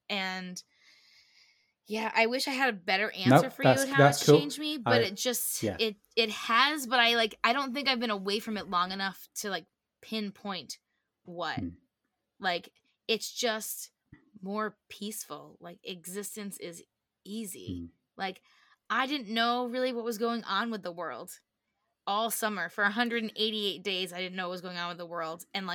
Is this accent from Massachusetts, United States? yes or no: yes; Massachusetts, United States; I grew up in Massachusetts, and I don't know if you're watching this on YouTube, you can see my face. It's very Irish looking. I'm half Irish, very proudly.